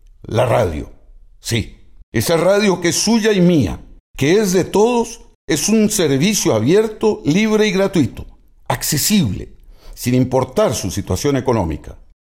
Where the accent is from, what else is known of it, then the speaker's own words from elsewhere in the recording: Costa Rica; pero sobre todo como costarricense